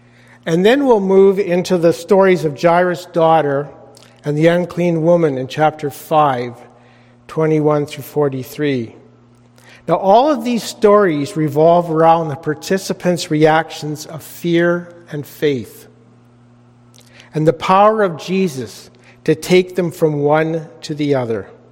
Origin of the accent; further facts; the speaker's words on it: Chilliwack, British Columbia, Canada; I grew up in Chilliwack